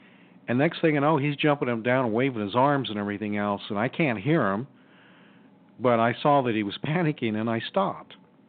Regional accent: Arizona, United States; And so I've never really been around alligators, right? I was raised in Arizona.

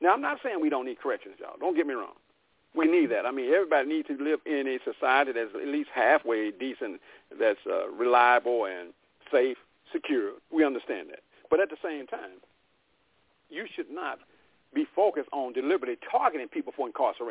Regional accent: Oklahoma, United States; And I'm not just saying it because I'm from Oklahoma.

